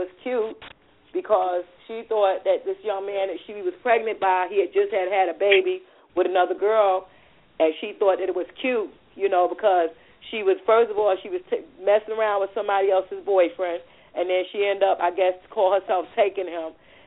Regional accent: New York City, New York, United States; now in North Carolina, United States; Oh, Sierra … I'm still on the line from North Carolina. I'm originally born and bred in New York City as well.

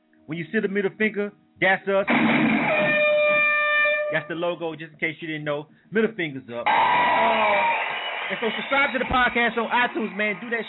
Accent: Panama City, Florida, United States; that's 7 to 9 p.m. in the Bay with my hometown, Panama City. What's happening? 850 in the building.

